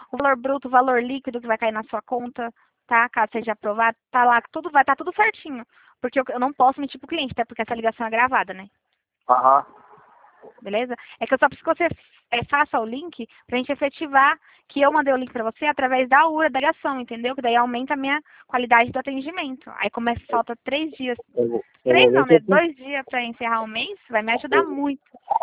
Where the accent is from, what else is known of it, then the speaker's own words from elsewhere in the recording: Presidente Prudente, São Paulo, Brazil; Não, sou de Presidente Prudente, interior de São Paulo.